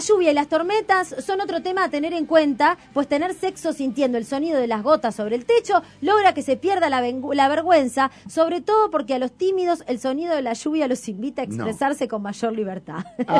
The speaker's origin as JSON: {"language": "Spanish", "region": "Canelones", "country": "Uruguay", "said": "Yo soy de Canelón."}